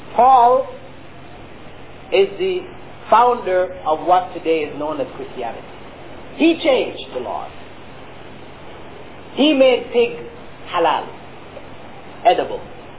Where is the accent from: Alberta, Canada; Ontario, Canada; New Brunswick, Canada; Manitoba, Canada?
Ontario, Canada; Toronto; I grew up in Toronto